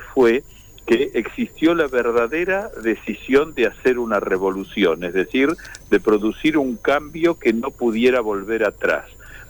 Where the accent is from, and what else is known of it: Argentina